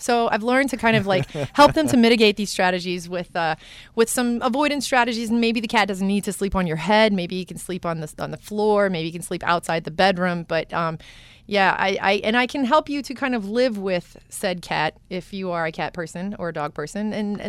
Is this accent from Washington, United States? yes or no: no; Thibodaux, Louisiana, United States; Born and raised Thibodaux, Louisiana.